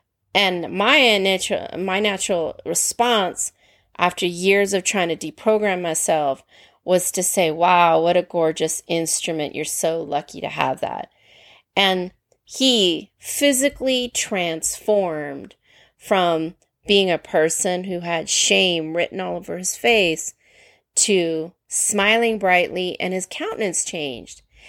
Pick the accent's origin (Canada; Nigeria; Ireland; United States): United States; California; when I was growing up in California, in a very rural area of California, now it's heavily a suburban bedroom community